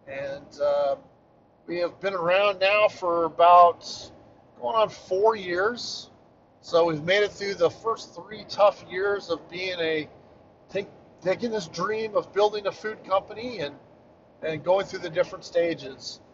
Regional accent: Wichita, Kansas, United States; born there; I was born in the Midwest, originally born in Wichita, Kansas, where we still have family out. Actually, we still have a family farm. Moved around quite a bit.

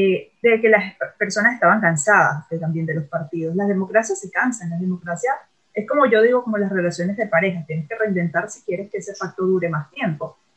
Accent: Venezuela; moved away; hay que ser como venezolanos, porque nosotros no somos colombianos, guatemaltecos que vinimos acá a hacer posgrado

